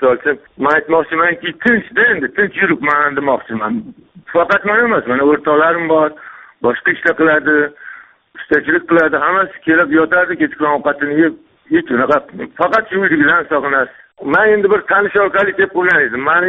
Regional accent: Tashkent, Uzbekistan; now in Moscow, Russia; Men hozir Rossiyadaman, Moskvada. O'zbekistondanman.

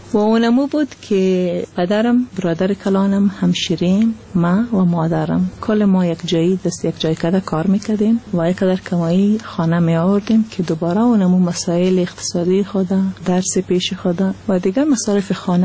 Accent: Afghanistan; moved away; و بعد از افغانستان آمدیم.

